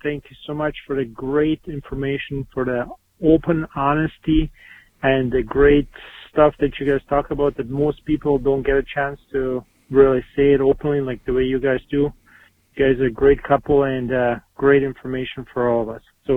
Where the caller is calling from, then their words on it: Winnipeg, Manitoba, Canada; I'm calling you from Winnipeg, Canada.